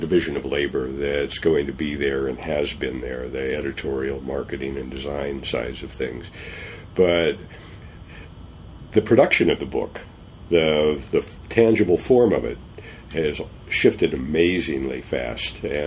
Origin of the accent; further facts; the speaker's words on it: The Dalles, Oregon, United States; I grew up in the Dalles, Oregon, which is on the Columbia River, about 80 miles east of Portland, high desert.